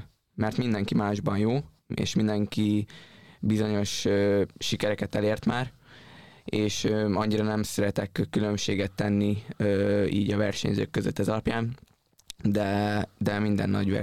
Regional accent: Hungary

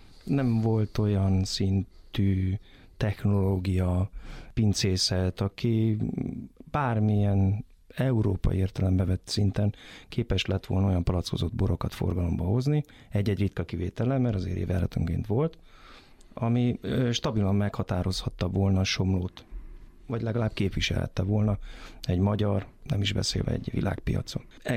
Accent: Veszprém, Veszprém County, Hungary; Kisgyerekkoromtól úgy nőttem fel annak ennél, hogy nem voltam somlószőlősi lakos nagyon sokáig. Veszprémben élt a család, oda kötődtünk

